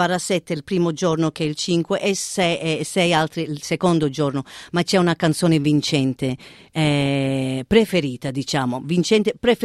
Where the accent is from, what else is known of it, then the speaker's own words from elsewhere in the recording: Melbourne, Victoria, Australia; Io sono nata qui a Melbourne, adoro la mia città